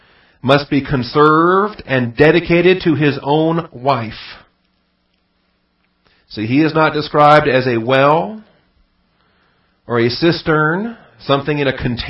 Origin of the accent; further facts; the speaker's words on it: Washington, United States; now in Texas, United States; One of the blessings we have, of course, I grew up in Washington State, and most of our, in fact, our state is virtually powered by hydroelectric power.